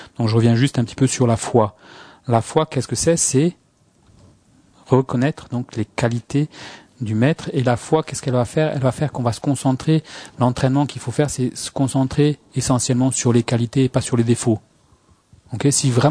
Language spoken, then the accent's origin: French; France; on est français, on est mal barré